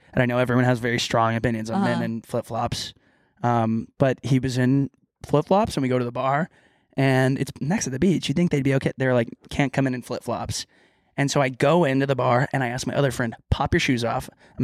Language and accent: English; Texas, United States; I'm not. I'm so sorry.